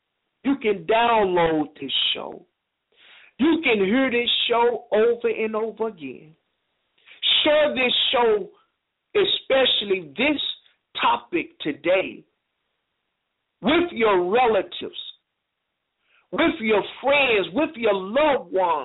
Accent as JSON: {"language": "English", "town": "Smoky City", "region": "Tennessee", "country": "United States", "tie": "born or raised there", "said": "I thank the Creator for me being born and raised in Smoky City, Tennessee, because it taught me to be what I am right now."}